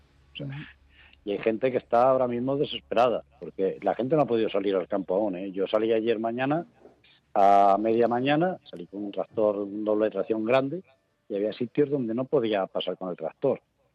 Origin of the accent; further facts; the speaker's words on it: Albacete, Castilla-La Mancha, Spain; now in Estremera, Spain; Pues yo aquí los olivos en Extremera llevo unos 15 años, porque yo soy de Albacete